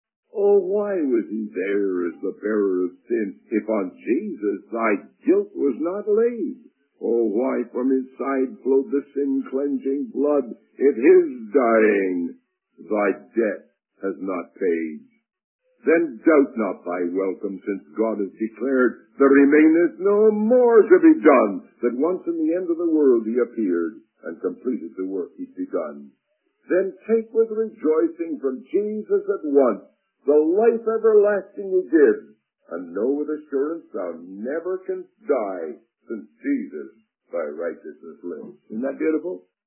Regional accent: Canada; I said, well, I said, I come from Canada.

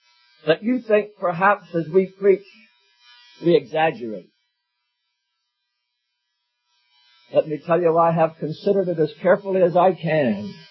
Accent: New Brunswick, Canada; Being born and brought up in New Brunswick

